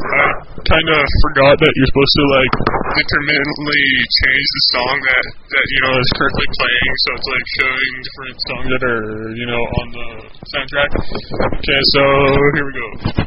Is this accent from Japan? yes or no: no; Canada; I said Zed, now people are going to yell at me because I'm Canadian.